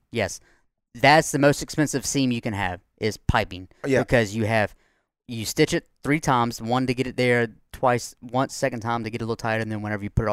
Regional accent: Woolmarket, Mississippi, United States; their geographic area is Woolmarket, which is where I'm from.

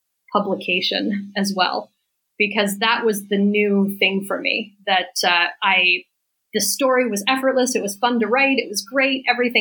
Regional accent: Southwest, United States; I grew up in the Southwest, and I like the idea of a Western without the, let's say, cultural complexities

